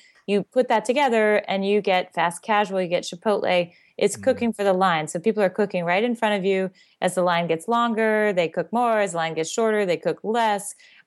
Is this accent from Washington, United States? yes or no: yes; Seattle, Washington, United States; And I grew up in Seattle.